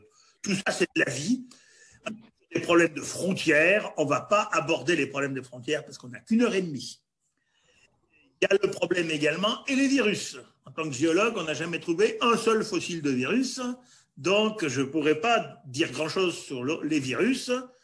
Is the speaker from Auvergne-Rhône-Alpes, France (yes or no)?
yes; Auvergne-Rhône-Alpes, France; je vous montre une très très belle Bible auvergnate, parce que je suis auvergnat